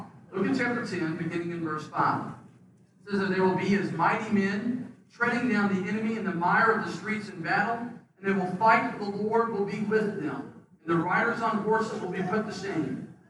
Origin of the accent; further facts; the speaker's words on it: United States; yes, I'm an American, but I'm part of a greater kingdom that goes well beyond that.